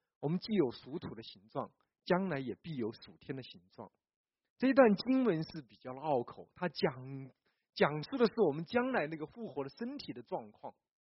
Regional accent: China; 似乎我们中国人正在尝试着寻找信仰

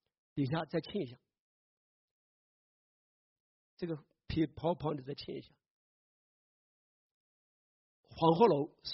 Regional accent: China; now in North America; 我们来到这个北美，我们的家乡，我们的故土还在中国，

